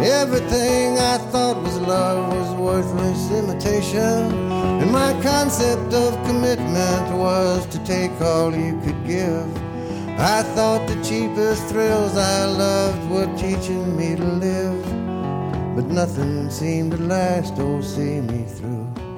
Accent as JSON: {"language": "English", "town": "New Orleans", "region": "Louisiana", "country": "United States", "tie": "born or raised there", "said": "When I was growing up in New Orleans, we used to have a fruit and vegetable man that would come down the street twice a week."}